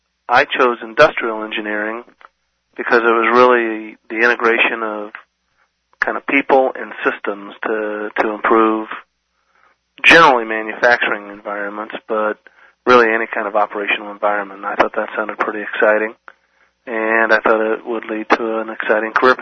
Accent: Indianapolis, Indiana, United States; I grew up in Indianapolis, Indiana, the south side of Indianapolis.

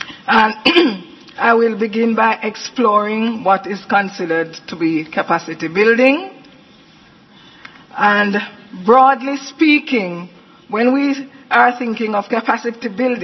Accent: Jamaica; I'm actually Jamaican, so I reside in Jamaica.

